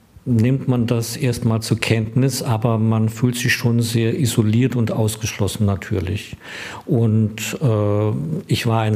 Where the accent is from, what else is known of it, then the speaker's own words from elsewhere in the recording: Baden-Württemberg, Germany; ich komme ja eigentlich aus Baden-Württemberg in der Nähe von Schwäbisch Gmünd